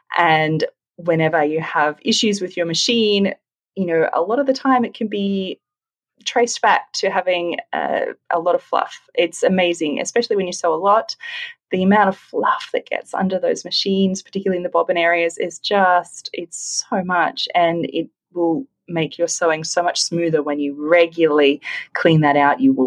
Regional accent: Brisbane, Queensland, Australia; currently I have been teaching them in my hometown here in Brisbane, Australia.

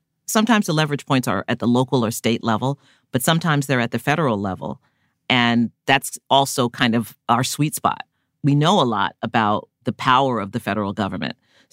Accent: New York, United States; because, you know, I'm a New Yorker and most of our clients are in the South

